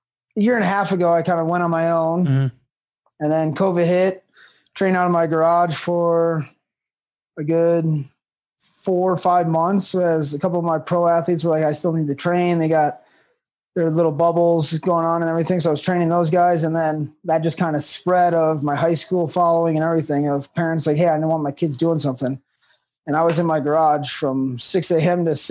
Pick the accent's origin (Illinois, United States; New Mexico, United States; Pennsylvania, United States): Illinois, United States; Chicago; now in Colorado, United States; 6 years, 7 years ago, around today, moved out to Colorado. I just didn't want to stay in my hometown and be in Chicago.